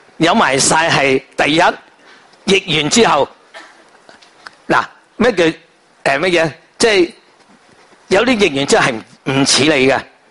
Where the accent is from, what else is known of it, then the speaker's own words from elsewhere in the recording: Hong Kong; now in United Kingdom; 因为如果单靠我哋香港人都未够